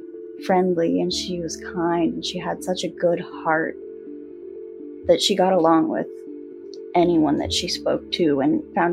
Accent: Rochester, Washington, United States; So I grew up in Rochester, Washington with them.

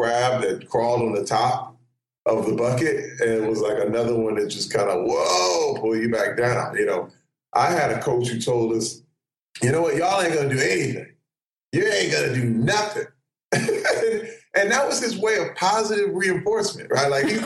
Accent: Flint, Michigan, United States; You know, let me tell you, people think it's the worst thing growing up in Flint. No, it's the best thing, because I actually saw what these people were talking about and where they ended up.

